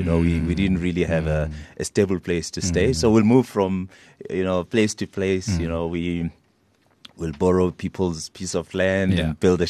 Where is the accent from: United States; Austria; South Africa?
South Africa; Ladysmith, KwaZulu-Natal; I was born in Mnambithi